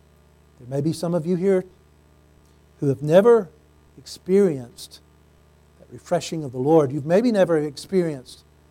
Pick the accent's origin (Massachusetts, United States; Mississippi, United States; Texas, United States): Mississippi, United States; So when I was growing up in Mississippi, oftentimes we'd get up before daylight, we'd go to the fields, and we'd work all day long in the fields, planting, harvesting.